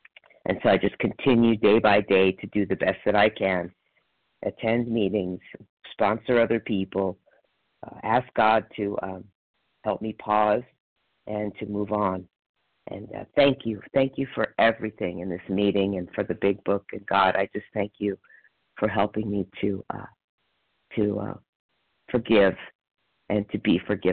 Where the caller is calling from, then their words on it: Palmdale, California, United States; I am calling from Palmdale, California.